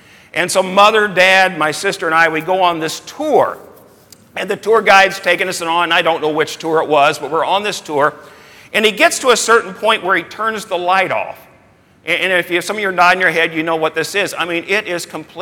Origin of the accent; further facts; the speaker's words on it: Evansville, Indiana, United States; I grew up in Evansville, Indiana, and I attended Trinity Lutheran Church.